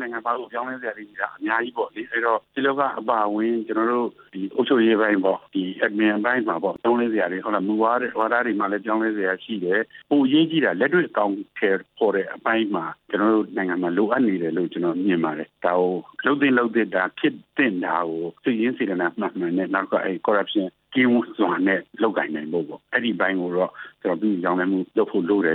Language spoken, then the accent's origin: Burmese; Mandalay, Mandalay Region, Myanmar; ကျွန်တော်မန္တလေးသားပါ